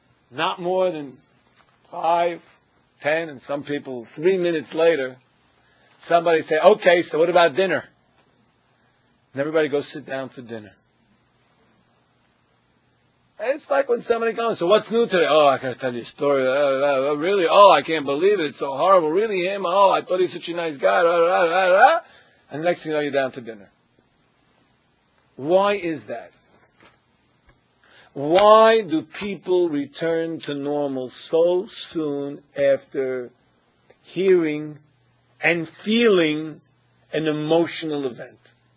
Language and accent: English; Brooklyn, New York, United States; For those of you out of town, I just said talking, so you know I'm from Brooklyn.